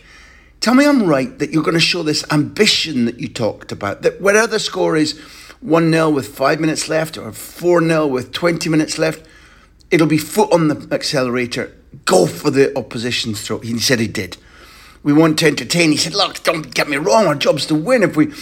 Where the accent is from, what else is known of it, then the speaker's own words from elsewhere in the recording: Scotland, United Kingdom; And I was playing that I'm a Scot card.